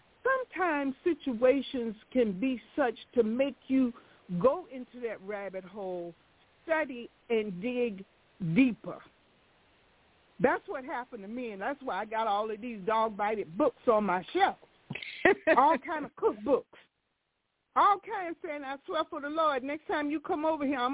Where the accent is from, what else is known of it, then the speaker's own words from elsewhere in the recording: Florida, United States; I love fish because I was brought up in Florida